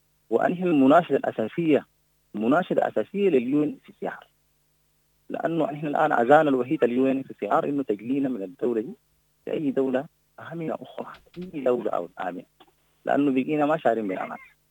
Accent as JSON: {"language": "Arabic", "country": "Sudan", "moved": "yes", "lives_now": "Ethiopia", "said": "إحنا بنقول للحكومة الإثيوبية إنه إحنا والله أشقاء كسودانيين"}